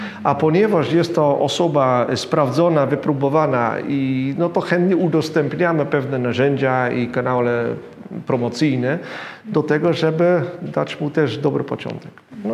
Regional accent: Netherlands; Polish is a second language; Dobra. Dobrze. Jestem Holendrem.

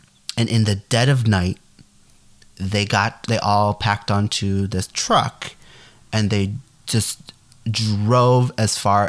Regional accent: Rochester, Minnesota, United States; born there; I was born in Rochester, Minnesota. I am as much American as anybody else.

